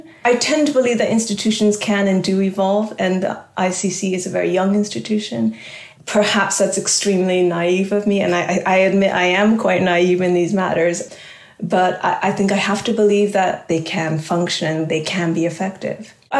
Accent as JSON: {"language": "English", "region": "California", "country": "United States", "tie": "born or raised there", "said": "I always remember I grew up in California"}